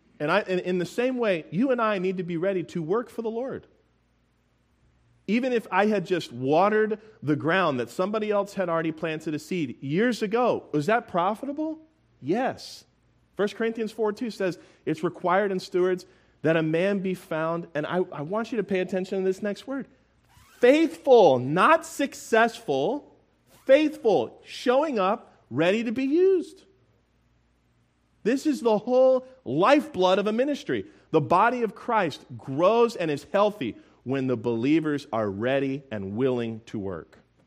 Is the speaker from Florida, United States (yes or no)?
yes; Tampa, Florida, United States; I'm actually traveling here, seeing some friends in a ministry. I'm from Tampa, Florida.